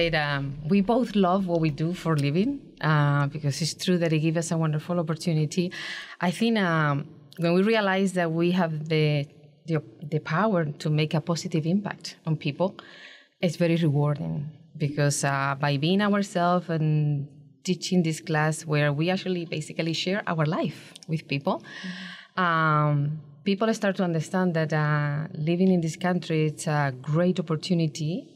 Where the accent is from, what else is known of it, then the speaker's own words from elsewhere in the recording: Rota, Andalusia, Spain; I am from Rota, and I have been working on base for 24 years